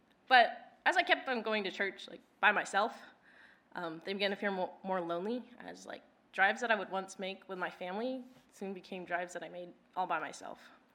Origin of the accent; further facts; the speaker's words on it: Santa Maria, California, United States; How did I end up here? Well, I grew up in Santa Maria, California, and I graduated from my community college there in the spring of 2025, because it was time for me to go to university.